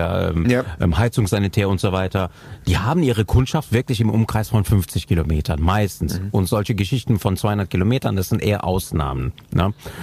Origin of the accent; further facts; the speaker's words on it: Cologne, North Rhine-Westphalia, Germany; Vor allen Dingen als Kölner muss ich das jetzt sagen.